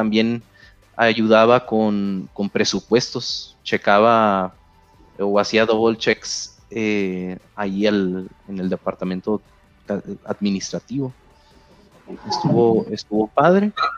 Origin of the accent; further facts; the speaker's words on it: Cananea, Sonora, Mexico; also born or lived in Mexicali; Soy originario de Cananea, Sonora. Después de la preparatoria, me mudé a Mexicali